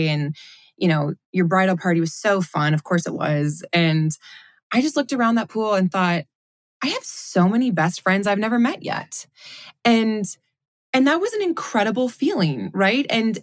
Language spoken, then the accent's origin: English; Michigan, United States; I felt very much like my hometown I often joke that if the South is the Bible Belt, Southwest Michigan's kind of the coordinating tie clip a little farther north. And so all of my friends, my community in Michigan